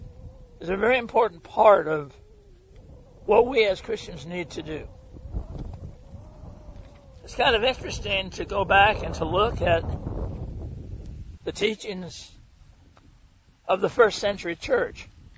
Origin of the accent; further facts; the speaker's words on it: United States; I want to emphasize that I'm an American. I'm a veteran. I love America.